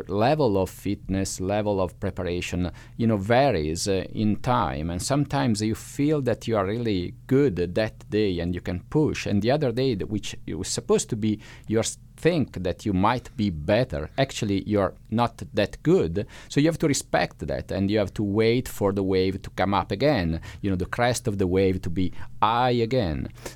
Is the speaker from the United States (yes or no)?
no; Italy; moved away; since I'm originally from Italy